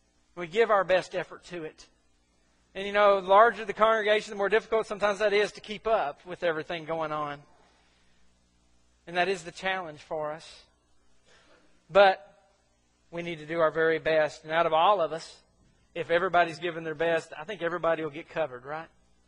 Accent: Corinth, Mississippi, United States; I grew up in Corinth, Mississippi. Crossroads for the two main railroads in the South.

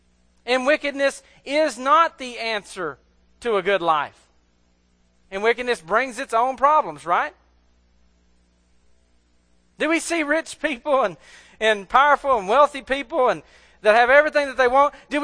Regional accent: Mississippi, United States; I know I'm from Mississippi.

